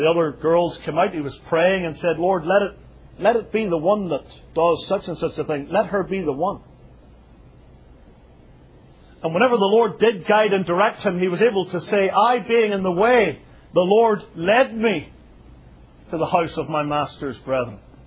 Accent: Northern Ireland, United Kingdom; I come from Northern Ireland

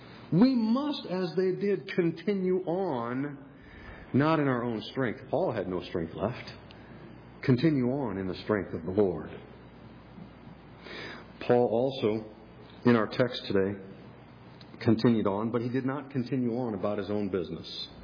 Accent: Minnesota, United States; I grew up in Minnesota, and then every summer we'd have a Bible camp out there

